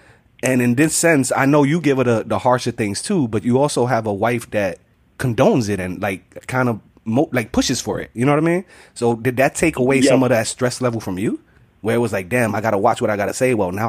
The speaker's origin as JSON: {"language": "English", "town": "Bronx", "region": "New York", "country": "United States", "tie": "born or raised there", "lives_now": "Staten Island, United States", "said": "I was born and raised in the Bronx, the hood. And I got married and moved to Staten Island, you know, the total opposite, right?"}